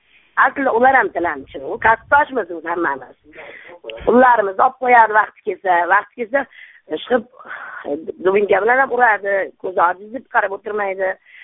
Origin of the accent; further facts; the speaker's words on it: Samarkand, Samarqand Region, Uzbekistan; Samarqand.